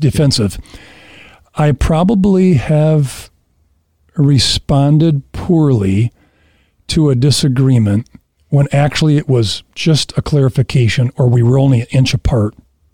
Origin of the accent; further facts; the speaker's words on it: Grand Rapids, Michigan, United States; I was from Grand Rapids. And that's a different background.